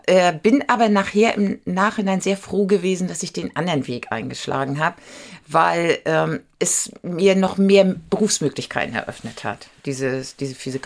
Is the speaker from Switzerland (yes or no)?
no; Lübeck, Schleswig-Holstein, Germany; Ja, ich komme aus Lübeck und ich brauche das Meer eigentlich immer auch urlaubsmäßig